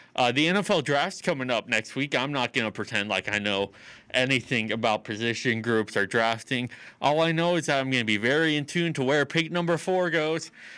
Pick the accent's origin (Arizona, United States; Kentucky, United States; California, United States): California, United States; San Jose; just growing up in San Jose and being able to idolize Patrick Marleau